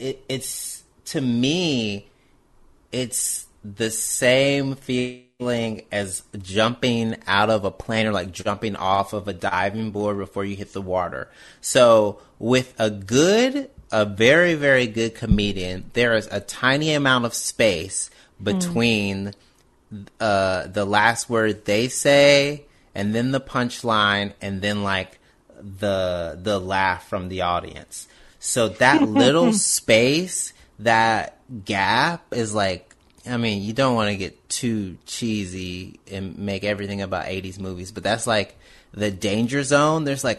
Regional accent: Canton, Mississippi, United States; Like I'm from Canton, but like I'm from Mississippi

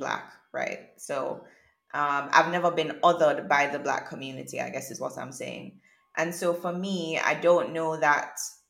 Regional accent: Jamaica; And maybe that's as a result of growing up in Jamaica. Maybe it's because I didn't grow up in a white majority country.

